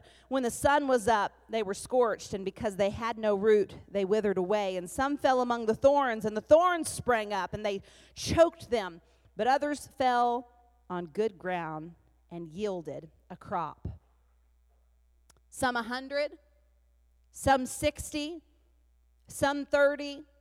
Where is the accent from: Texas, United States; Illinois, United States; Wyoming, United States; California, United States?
Texas, United States; Amarillo; now in Kentucky, United States; Now, I'm from Amarillo, but I've lived in Kentucky for 16 years.